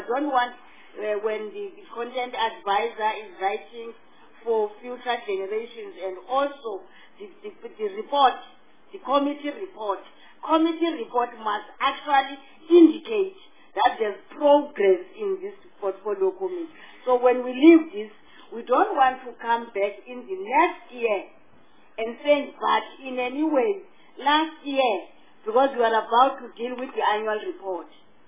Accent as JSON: {"language": "English", "region": "Eastern Cape", "country": "South Africa", "said": "I come from Eastern Cape"}